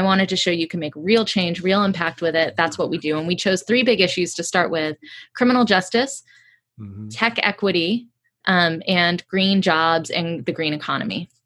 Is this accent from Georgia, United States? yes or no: yes; Georgia, United States; Right, and I grew up in Georgia, and everyone knew me in my school. It's funny, I grew up in DeKalb County